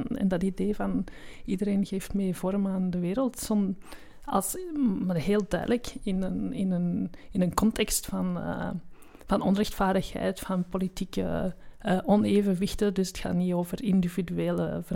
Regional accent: Antwerp, Belgium; Ik ben zelf opgegroeid in de Antwerpse Kempen, dat kan je misschien ook horen, in een dorp dat uiteindelijk toch nog redelijk een landbouwgemeente is, waar ik zelf woonde naast een bos.

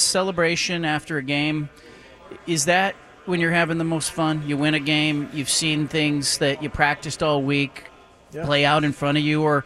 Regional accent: California, United States; I remember, because I grew up in the Bay Area, like walking through Berkeley

